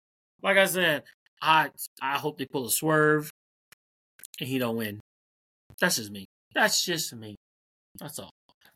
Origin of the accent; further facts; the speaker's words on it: Mission, Kansas, United States; Now, if you want to get technical, I'm from Mission, Kansas. I live in Mission, Kansas.